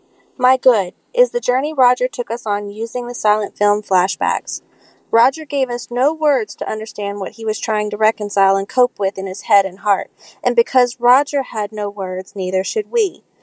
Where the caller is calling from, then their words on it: Baton Rouge, Louisiana, United States; I'm calling from Baton Rouge, Louisiana.